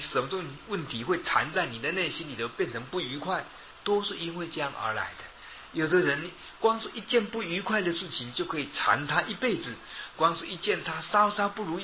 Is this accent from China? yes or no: no; Yilan County, Taiwan; 但是我们宜兰人这么讲，我不晓得别的县市有没有这个俚语